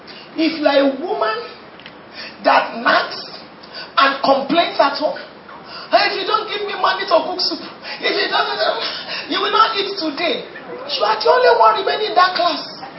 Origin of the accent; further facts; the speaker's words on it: Osun, Nigeria; We're not from that place. We're from Oshun, but that's where we are, our primary place of assignment.